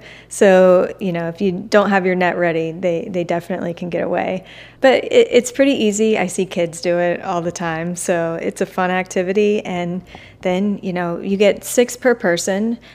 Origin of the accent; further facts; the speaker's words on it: Tampa, Florida, United States; I'm from Tampa, and I have a food blog called Swanee Rose.